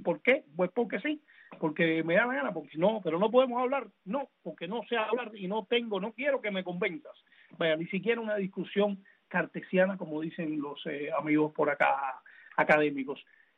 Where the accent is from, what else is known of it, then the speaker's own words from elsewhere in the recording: Cuba; moved away; cuando yo salí de Cuba